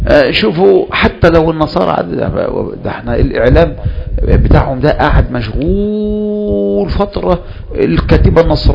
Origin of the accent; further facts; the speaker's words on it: Egypt; اذا كان احنا كمصريين ودعاه